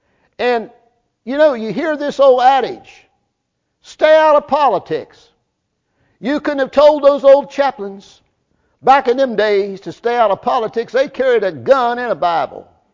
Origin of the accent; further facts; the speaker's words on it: West Virginia, United States; See, the good thing about me, I'm from West Virginia. I can take it or leave it. See, I come from a part of West Virginia.